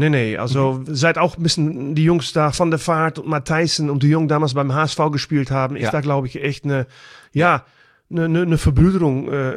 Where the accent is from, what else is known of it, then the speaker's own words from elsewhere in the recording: Netherlands; German is a second language; Heißt bei uns in Holland Boerenkool.